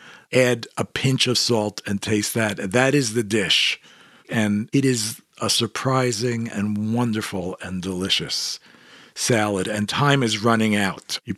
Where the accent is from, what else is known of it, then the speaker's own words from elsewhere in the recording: New York, United States; I grew up in New York, and 90% of the time pizza was sliced pizza